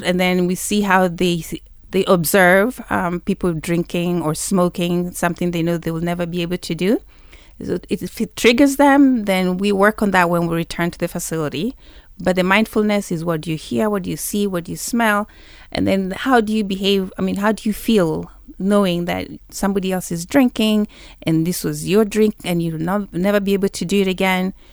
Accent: Nairobi, Kenya; And grew up here too, in Nairobi.

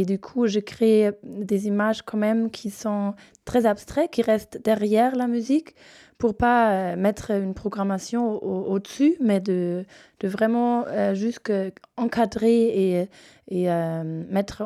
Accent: Munich, Bavaria, Germany; French is a second language; now in Paris, France; Je suis bavaroise de Munich.

